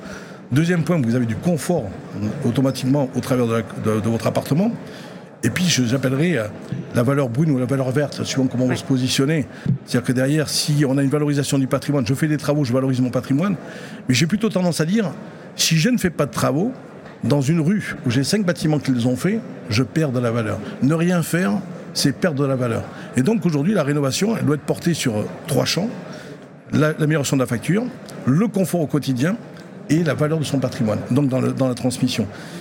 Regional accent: Nouvelle-Aquitaine, France; Et moi, je suis basque, donc j'ai que des qualités.

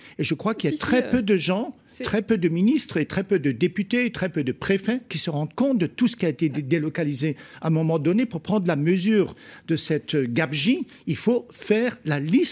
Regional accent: Grand Est, France; Et surtout en Alsace, on était toujours mieux que la France.

